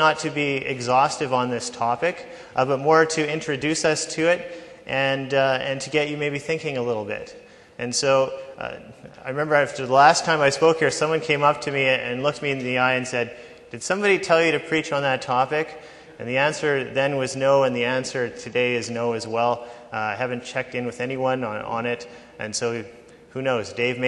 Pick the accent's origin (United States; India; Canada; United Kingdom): Canada; Gimli, Manitoba; I grew up in Gimli, Manitoba. My parents were both ex-hippies from the 60s. I grew up on a farm